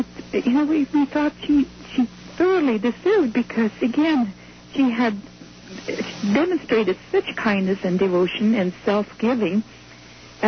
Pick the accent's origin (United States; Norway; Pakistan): Norway; Oslo; this is back in 1979 in Norway, where I grew up, actually, in my hometown, the capital of Norway, Oslo